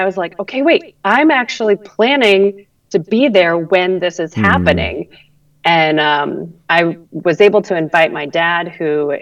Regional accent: Maine, United States; And I ended up applying and being accepted back into my home state school at the University of New England College of Osteopathic Medicine.

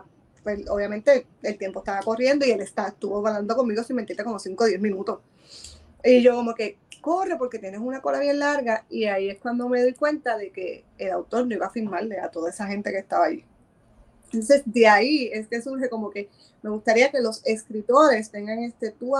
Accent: Barranquitas, Puerto Rico; also born or lived in Aibonito; yo soy criada, o sea, nací en Ay Bonito, vivo en Barranquitas desde siempre.

